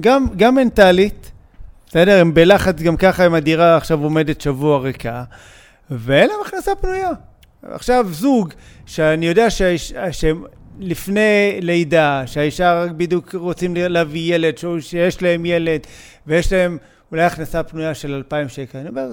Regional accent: Bat Yam, Tel Aviv District, Israel; אני בת ימי, אני גדלתי כל החיים, אמא שלי גרה בבת ים, אני מכיר את בת ים

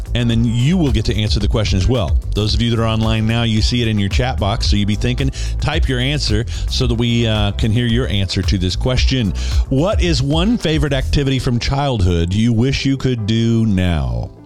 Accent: Scott City, Kansas, United States; we had really wide streets in my hometown in Scott City, Kansas.

